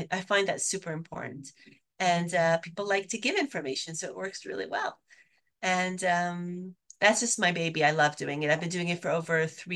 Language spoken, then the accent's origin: English; Canada; I'm Canadian, actually.